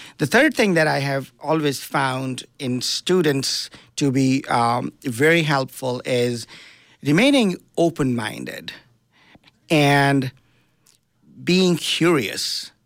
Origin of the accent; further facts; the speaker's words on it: India; I grew up in India in a very poor household. My mom and dad were refugees from Pakistan.